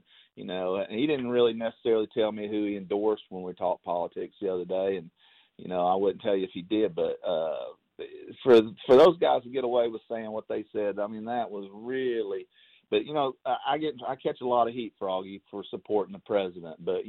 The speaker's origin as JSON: {"language": "English", "country": "United States", "said": "So he's the president. I'm an American. I'm going to support him."}